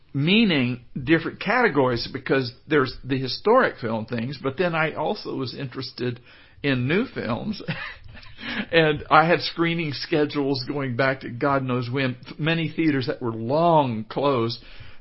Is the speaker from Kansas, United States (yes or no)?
yes; Kansas, United States; I wrote a brief note saying I'm from Kansas, you know, in L.A. for the summer